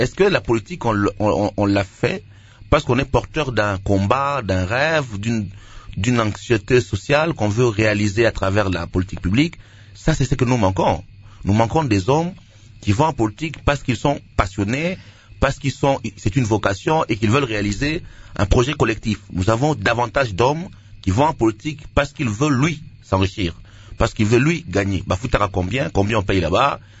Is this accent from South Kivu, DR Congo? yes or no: no; Kinshasa, DR Congo; Moi je suis de Kimbanseke, à Kimbanseke il y a un quartier qu'on appelle Beni, à Kinshasa.